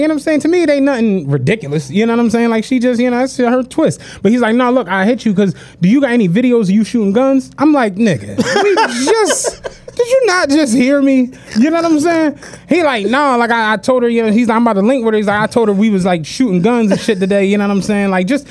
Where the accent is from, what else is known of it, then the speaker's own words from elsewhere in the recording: Philadelphia, Pennsylvania, United States; It's $215 because we're from Philly.